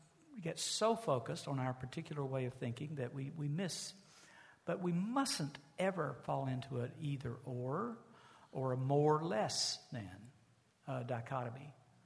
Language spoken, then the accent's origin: English; the South, United States; I can remember hearing African-American preachers in their churches as I was growing up in the South